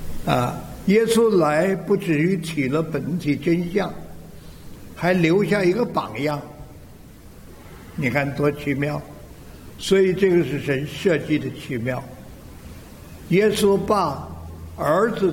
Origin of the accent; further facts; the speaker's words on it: Tianjin, China; born there; 像我就是生在河北省天津啊，然后啊这一辈子啊就哎呀经历了好多事儿